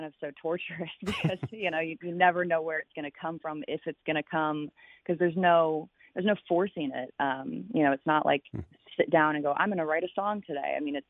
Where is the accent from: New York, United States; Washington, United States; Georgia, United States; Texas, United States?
New York, United States; but I'm also a New Yorker, so you know, I'm gonna support that too.